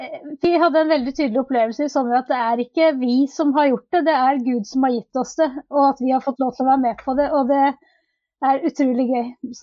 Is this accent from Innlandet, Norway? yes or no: yes; Toten, Innlandet, Norway; now in Stokke, Norway; Jeg er født og oppvokst på Toten.